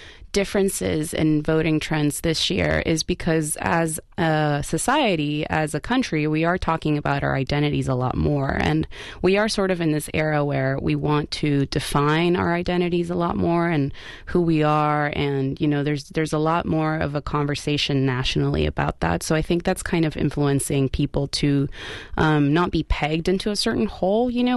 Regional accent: Peru; now in United States; I'm Latina. I'm from Peru, and I am white.

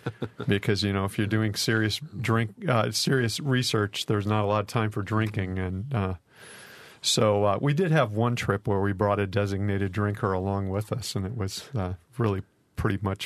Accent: Wisconsin, United States; since I was a kid growing up in Wisconsin and going to taverns with my dad.

